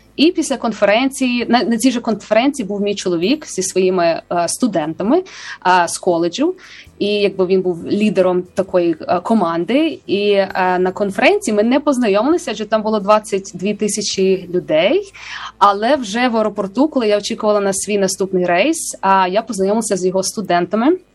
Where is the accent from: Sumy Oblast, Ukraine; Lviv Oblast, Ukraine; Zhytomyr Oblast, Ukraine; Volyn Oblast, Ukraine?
Lviv Oblast, Ukraine; Lviv; я сама зі Львова